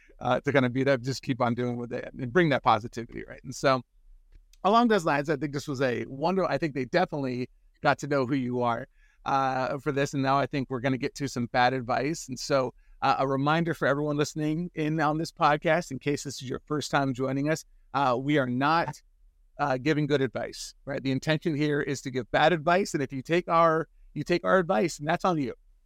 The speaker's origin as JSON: {"language": "English", "town": "San Francisco", "region": "California", "country": "United States", "tie": "born or raised there", "said": "I was this deeply religious boy, and I grew up in San Francisco."}